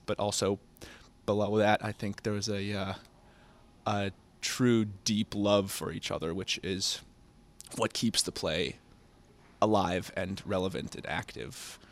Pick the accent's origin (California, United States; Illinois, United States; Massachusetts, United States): Massachusetts, United States; And I came up to the beautiful Berkshires, as you said, my hometown